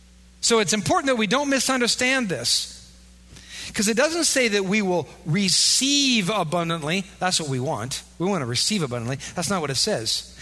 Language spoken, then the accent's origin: English; United States; But I am a Christian first before I'm an American.